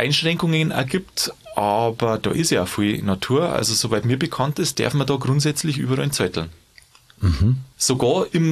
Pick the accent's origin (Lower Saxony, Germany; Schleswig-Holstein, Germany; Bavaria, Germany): Bavaria, Germany; gibt es ein paar so Gegenden bei uns in Bayern